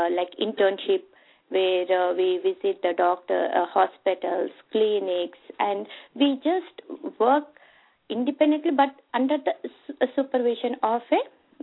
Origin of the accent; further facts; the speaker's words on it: India; I'm talking from Indian perspective. So in India, it is MABS, and then after that, it is MD.